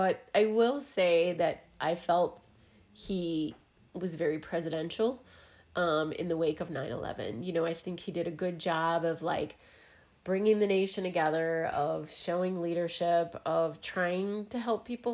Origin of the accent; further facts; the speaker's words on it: New Jersey, United States; also born or lived in Boston, United States; I grew up in New Jersey and Boston.